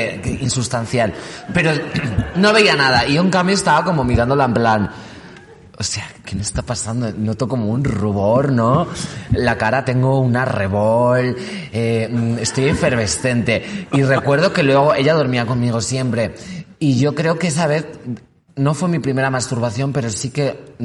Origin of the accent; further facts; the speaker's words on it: León, Castile and León, Spain; Somos de San Mamés y tenemos un pueblo que se llama Chozas de Abajo.